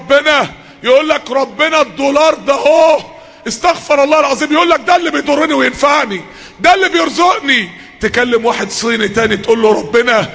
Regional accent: Mansoura, Dakahlia, Egypt

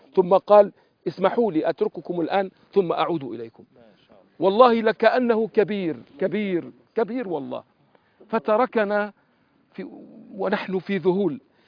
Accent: Algeria; أذكر مرة في برنامج عندنا في الجزائر مع صغار الحفظة

